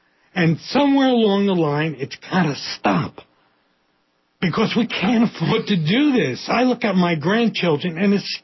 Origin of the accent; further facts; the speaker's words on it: New York City, New York, United States; accent: New York; If you noticed from my accent, I grew up in New York City.